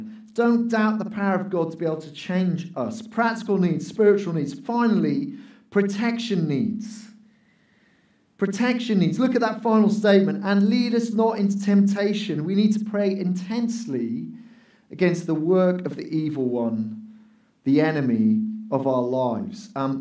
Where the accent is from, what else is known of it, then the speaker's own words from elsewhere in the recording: Wales, United Kingdom; As a Welshman, I know a lot about